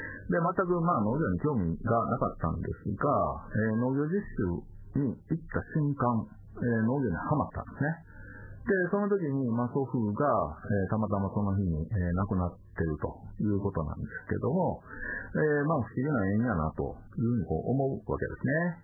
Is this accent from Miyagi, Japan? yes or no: no; Osaka, Japan; 地元大阪にはですね、近畿大学という、素晴らしい学校があるんですが